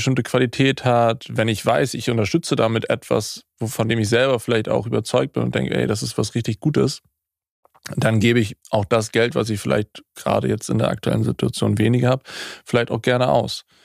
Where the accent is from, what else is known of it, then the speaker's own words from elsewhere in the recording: Hamburg, Germany; ich komme aus Hamburg, ich bin auch gebürtiger Hamburger, trotzdem schnacke ich ganz gerne so